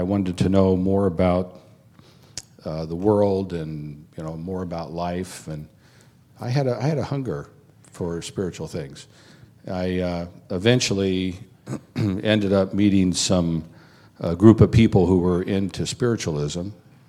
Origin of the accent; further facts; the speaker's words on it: San Diego, California, United States; born there; Parents, after World War II, came to San Diego, moved to San Diego, and I was born in San Diego.